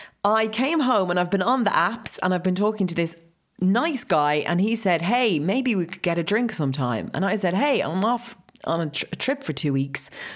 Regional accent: Ireland; I'm from Ireland.

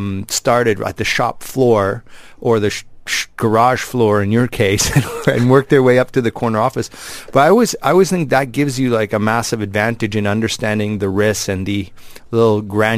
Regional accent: Canada; I'm from Canada

